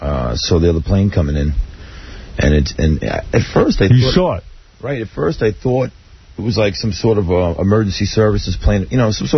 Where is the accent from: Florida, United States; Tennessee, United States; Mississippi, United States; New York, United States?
New York, United States; Long Island; I'm thinking right now, I'm from Long Island.